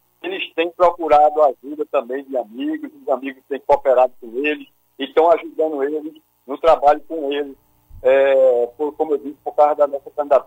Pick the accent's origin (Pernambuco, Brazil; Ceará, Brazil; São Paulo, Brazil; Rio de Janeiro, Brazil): Pernambuco, Brazil; Paulista; Eu sou paulista.